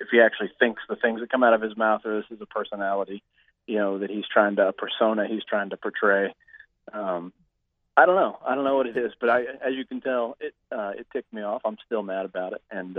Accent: Tennessee, United States; also born or lived in Virginia; now in Kentucky, United States; I'm not from here. I lived in Virginia for 8 years. I grew up in Tennessee.

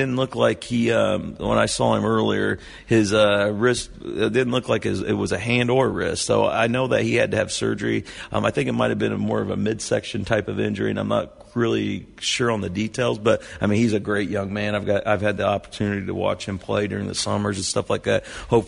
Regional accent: Martinsville, Indiana, United States; I grew up in Martinsville, Indiana, which is like 20 minutes from Bloomington.

